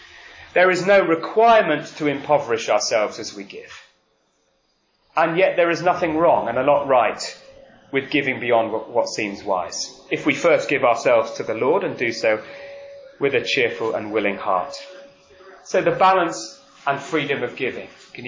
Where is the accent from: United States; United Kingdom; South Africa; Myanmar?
United Kingdom; Manchester, North West England; I grew up in Manchester